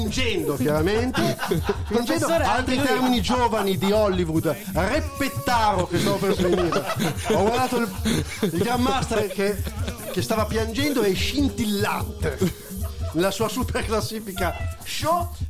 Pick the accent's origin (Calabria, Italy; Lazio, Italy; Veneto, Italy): Calabria, Italy; Sono calabrese, non riesco a parlare quella lingua.